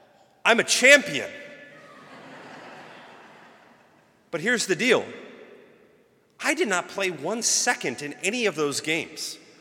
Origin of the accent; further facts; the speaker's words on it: Cleveland, Ohio, United States; I'm from Cleveland. We won't win, right?